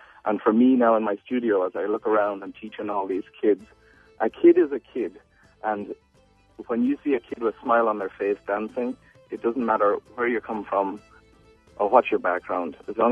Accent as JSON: {"language": "English", "country": "Ireland", "tie": "born or raised there", "moved": "yes", "lives_now": "United States", "said": "growing up in Ireland and coming across here."}